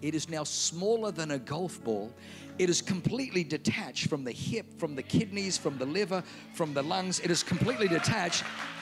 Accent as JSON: {"language": "English", "country": "Australia", "tie": "born or raised there", "said": "It's German. And I was brought up in Australia."}